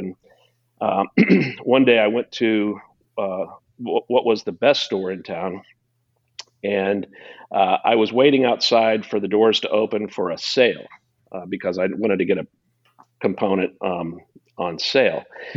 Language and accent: English; Quincy, Illinois, United States; I did. I was born and raised in Quincy, Illinois. Quincy is what we call downstate Illinois.